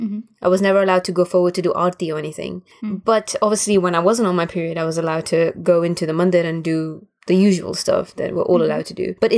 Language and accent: English; Gibraltar; Because I was raised in Gibraltar and I was allowed to go into my mandir at home after I'd taken a shower.